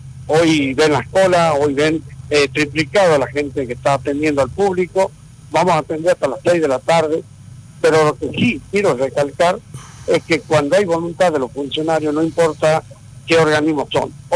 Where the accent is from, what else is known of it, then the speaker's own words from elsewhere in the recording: Tucumán, Argentina; yo digo el término común como tucumano